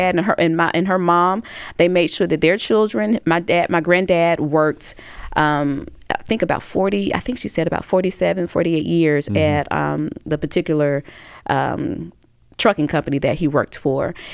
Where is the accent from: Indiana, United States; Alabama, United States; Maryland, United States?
Alabama, United States; this is the experience of me growing up in Alabama, growing up with parents who was not afraid of our history